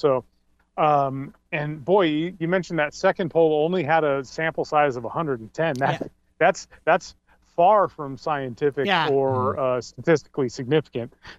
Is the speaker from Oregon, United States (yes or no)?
yes; Oregon, United States; well, I come from Oregon and you want us doing this because you don't want to be doing what they do in Oregon in Florida.